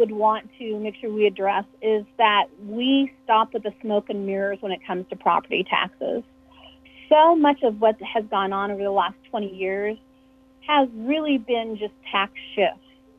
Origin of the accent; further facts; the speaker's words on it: Nebraska, United States; Born in McCook, raised in rural Nebraska in Adams County, and our family farm is in Clay County. And growing up in Nebraska